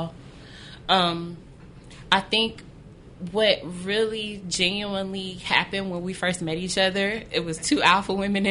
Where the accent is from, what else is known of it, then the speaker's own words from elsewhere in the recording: Warner Robins, Georgia, United States; So I met a couple down in my hometown, or up in my hometown in Warner Robins, Georgia